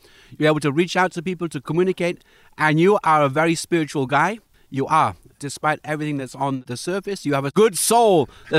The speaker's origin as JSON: {"language": "English", "region": "Wales", "country": "United Kingdom", "said": "I was a cradle Catholic, had to go to church every Sunday with my family. I'm from Wales."}